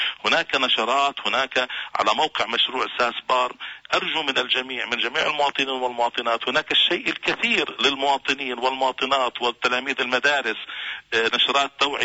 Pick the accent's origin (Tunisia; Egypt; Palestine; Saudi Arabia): Palestine; لأنه نحن كفلسطينيين شاركنا في الأصل في بناء هذه المنظومات على المستوى العربي والدولي